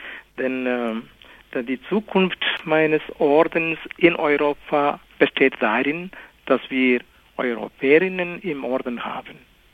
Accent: Kerala, India; first language Malayalam; German is a second language; meine Muttersprache ist Malayalam, das ist Kerala-Sprache.

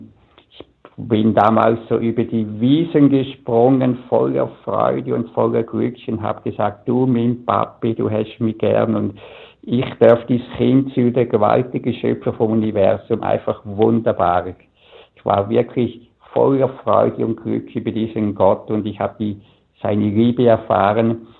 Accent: Balgach, St. Gallen, Switzerland; Also ich bin aufgewachsen im St. Galler Rheintal in Balgach in einer sehr katholischen Familie.

